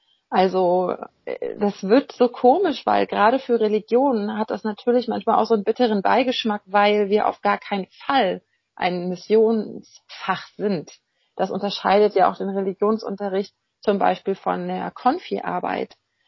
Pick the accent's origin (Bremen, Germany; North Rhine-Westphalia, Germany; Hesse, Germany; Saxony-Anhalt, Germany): Bremen, Germany; Ich komme nämlich tatsächlich eigentlich aus Bremen